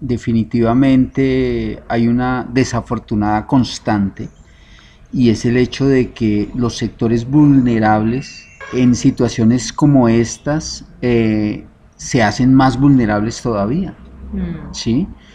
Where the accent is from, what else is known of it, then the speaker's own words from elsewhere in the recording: Colombia; es una realidad que es importante que nosotros como colombianos tengamos en cuenta